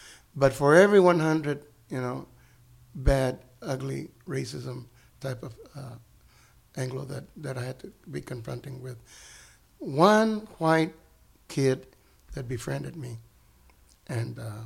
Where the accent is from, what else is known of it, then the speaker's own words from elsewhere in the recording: Temple, Texas, United States; They literally met a few miles down from my hometown. I was looking at a book about my hometown Temple.